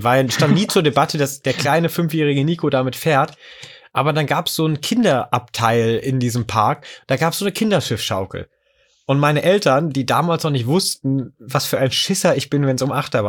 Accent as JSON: {"language": "German", "region": "Lower Saxony", "country": "Germany", "tie": "born or raised there", "said": "ich bin in der Nähe von Wolfsburg aufgewachsen"}